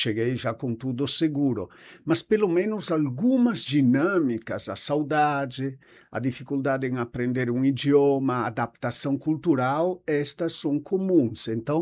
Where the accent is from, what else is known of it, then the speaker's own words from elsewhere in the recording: Italy; Portuguese is a second language; now in Brazil; Então, tem que voltar atrás algumas décadas, lá na Itália, onde nasci, onde fui criado.